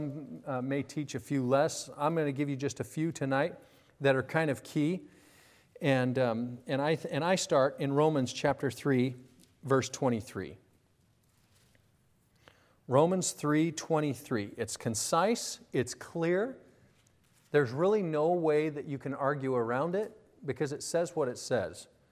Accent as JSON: {"language": "English", "region": "Colorado", "country": "United States", "tie": "born or raised there", "said": "I grew up in the American West, Colorado, and I'm a bit of a cowboy."}